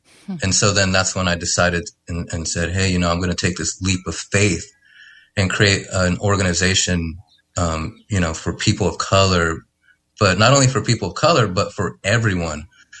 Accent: San Jose, California, United States; I grew up in South San Jose, a low income community of color.

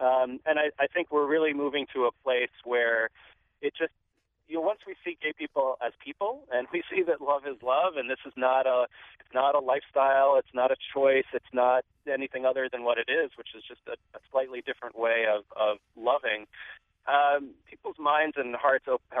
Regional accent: Florida, United States; now in New York, United States; But if we go to my home state of Florida, where I grew up, all of a sudden it's like the marriage doesn't exist.

